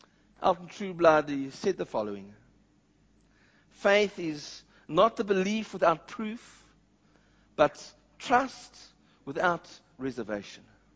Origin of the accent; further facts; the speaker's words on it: Cape Town, Western Cape, South Africa; He'd been with me in my church where I grew up in Cape Town.